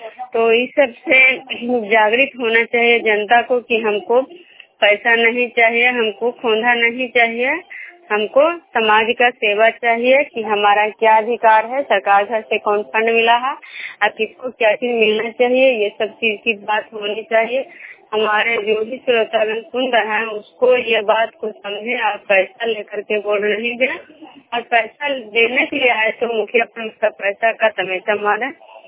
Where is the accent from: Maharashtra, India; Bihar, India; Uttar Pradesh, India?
Bihar, India; Vishnupur; मैं विष्णुपुर ग्राम खजरा पंचायत नालंदा जिला नगर नौसा प्रखंड की निवासी हूँ।